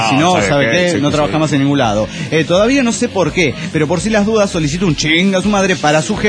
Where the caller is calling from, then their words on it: Puno, Peru; de Puno, Perú.